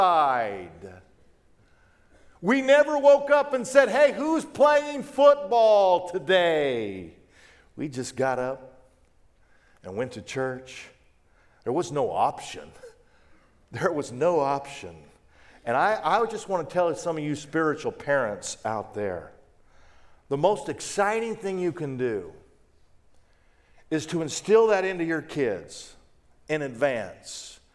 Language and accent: English; Wichita, Kansas, United States; I grew up in Wichita, Kansas. I'm a preacher's son. I have two brothers and two sisters. I'm the youngest of five. There's seven of us in this single-story house with a full concrete basement that's very common in Kansas.